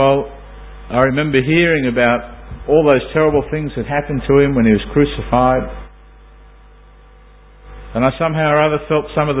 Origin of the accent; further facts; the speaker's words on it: Sydney, New South Wales, Australia; one of the elders of the assembly that I grew up with in Sydney